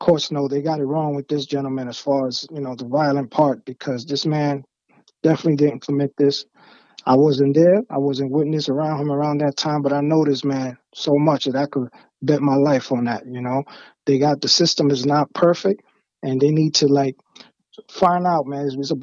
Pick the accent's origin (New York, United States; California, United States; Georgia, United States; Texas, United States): New York, United States; now in Pennsylvania, United States; I moved to PA now. I'm from originally from New York, like Freddie, but I live in PA now